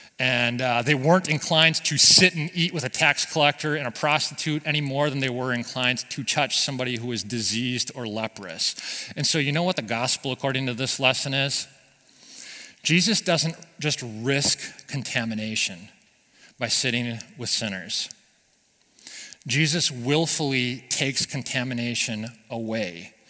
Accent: United States; because growing up in America, I've always heard it's great to give people second chances

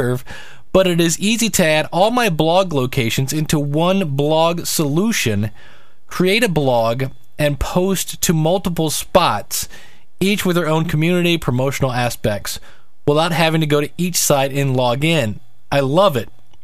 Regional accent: United States; Because I'm an American.

